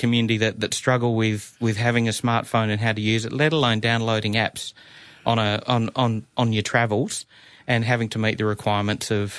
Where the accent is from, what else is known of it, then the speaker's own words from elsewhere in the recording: Narrogin, Western Australia, Australia; I grew up in Narrogin.